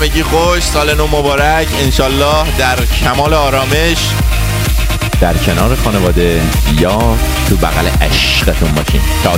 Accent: Tehran, Tehran Province, Iran; من یاد شهر خودم میندازه، شهر تهران، شهری که واقعا شهر قشنگیه ولی واقعا هم نمیشه توی زندگی کرد.

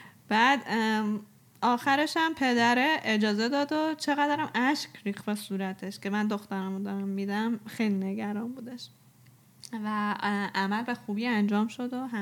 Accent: Iran; براش گفتم که چون ما ایرانیم اینجوری میشه

